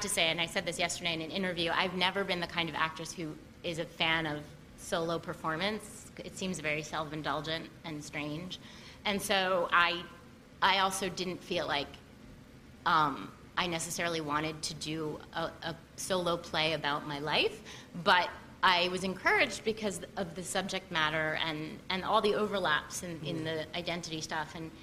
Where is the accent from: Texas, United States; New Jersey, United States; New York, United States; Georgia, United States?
New York, United States; New York City; Well, it was, I grew up in New York City, and I went to an all-girls private school